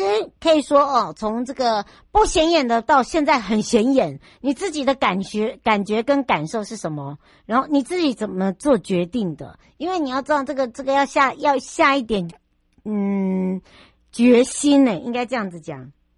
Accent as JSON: {"language": "Chinese", "country": "Taiwan", "tie": "born or raised there", "said": "回到我的故乡花东纵谷"}